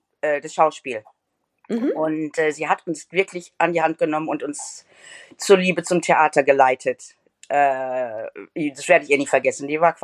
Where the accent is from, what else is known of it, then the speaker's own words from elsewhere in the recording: Gelsenkirchen, North Rhine-Westphalia, Germany; Ich bin aufgewachsen, geboren im Marienhospital und dann aufgewachsen in Brunkhöhlen, in der Posener Straße.